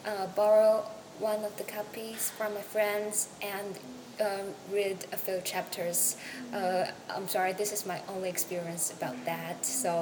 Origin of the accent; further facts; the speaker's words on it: China; English is a second language; And in America, although they know we are from China, but we still have to use the English to communicate with them.